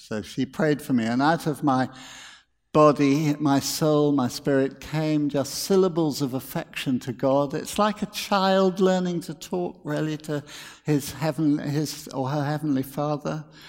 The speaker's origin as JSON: {"language": "English", "country": "United Kingdom", "said": "I'm British."}